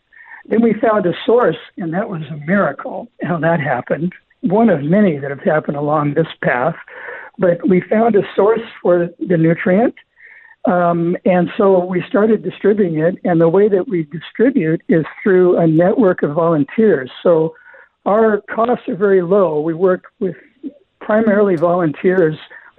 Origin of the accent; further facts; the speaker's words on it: California, United States; I grew up in Southern California